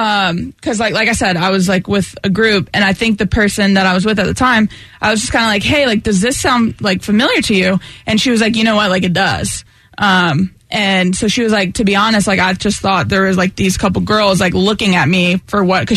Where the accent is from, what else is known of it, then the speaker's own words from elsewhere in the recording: Raleigh, North Carolina, United States; people recognize me a lot in Raleigh. Plus, it's my hometown.